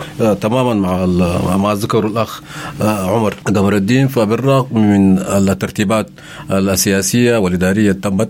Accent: Sudan; أنا من الشمال

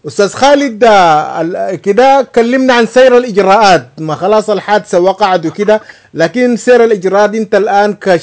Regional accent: Sudan

